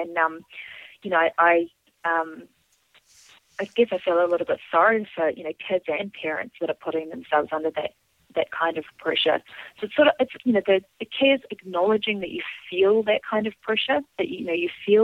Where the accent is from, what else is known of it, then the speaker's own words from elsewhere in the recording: New Zealand; now in United States; my home country of New Zealand